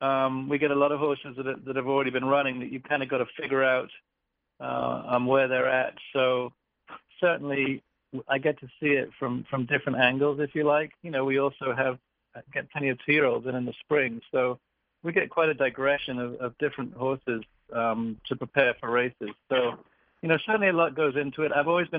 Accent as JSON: {"language": "English", "region": "East of England", "country": "United Kingdom", "tie": "born or raised there", "said": "I grew up in England, about 6 miles from Newmarket, which is kind of the horse capital of England, if you like, very much the Lexington, Kentucky, if you like, of England."}